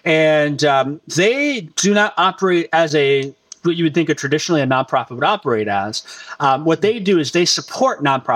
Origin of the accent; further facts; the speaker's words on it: Gibson City, Illinois, United States; Yeah, so I've been born and raised in Central Illinois from Gibson City, and graduated from high school here.